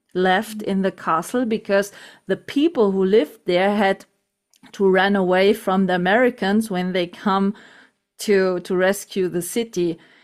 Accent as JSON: {"language": "English", "country": "France", "tie": "born or raised there", "second_language": "English", "said": "because my hometown was the capital of France in the Second World War for 9 months."}